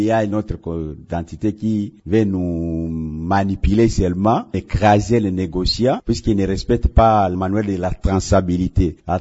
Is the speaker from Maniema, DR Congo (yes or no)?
yes; Maniema, DR Congo; ici chez nous au Maniema.